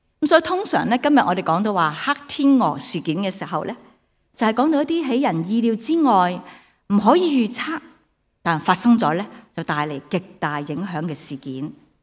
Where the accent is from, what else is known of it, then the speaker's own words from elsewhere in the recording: Hong Kong; 虽然我们香港人好像又不是跟我们有直接关系，但大家都挺关注，是吧？